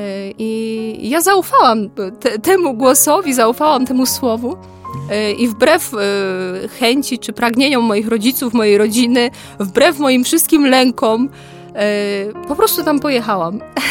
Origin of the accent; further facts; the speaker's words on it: Greater Poland Voivodeship, Poland; Pochodzę z Wielkopolski.